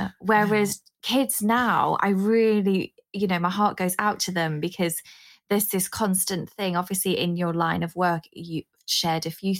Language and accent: English; Yorkshire and the Humber, United Kingdom; But we're from North. Yorkshire